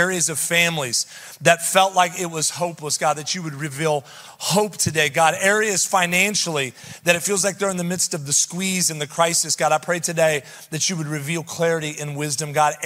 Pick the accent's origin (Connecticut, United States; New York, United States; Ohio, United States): Ohio, United States; Columbus; I'm an Ohioan. I was born in Columbus, Mount Carmel East, grew up in the Grove City side of town. And so it's awesome to always come back home to the Midwest, see some family.